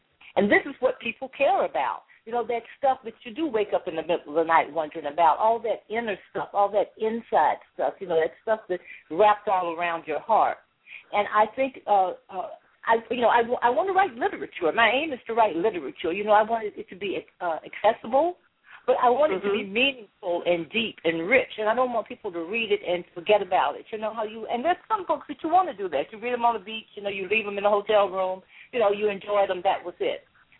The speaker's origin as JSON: {"language": "English", "town": "Macon", "region": "Georgia", "country": "United States", "tie": "born or raised there", "said": "I grew up in Macon, Georgia, in middle Georgia town"}